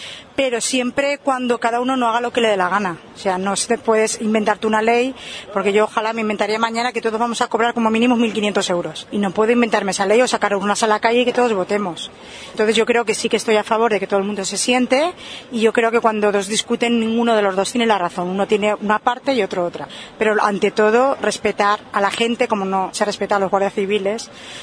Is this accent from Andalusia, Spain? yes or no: no; Valencian Community, Spain; Yo, por ejemplo, soy valenciana y soy española y estoy muy orgullosa y son ambas cosas compaginables